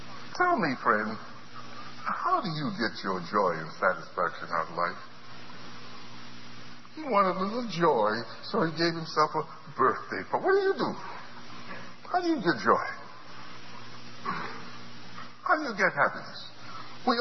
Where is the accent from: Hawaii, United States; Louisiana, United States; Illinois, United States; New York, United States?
New York, United States; New York City; We grew up together in New York City, and I knew him before I went to kindergarten.